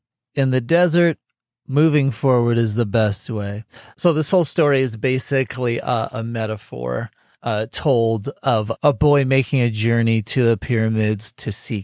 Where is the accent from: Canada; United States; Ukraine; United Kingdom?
United States; I'm a comic, a father, and as an American, every time that I saw the phrase philosopher's stone in this book, I replaced it with sorcerer's stone.